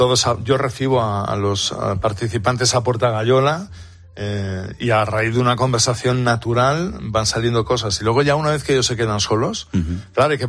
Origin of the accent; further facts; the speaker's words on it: Bilbao, Basque Country, Spain; soy de Bilbao.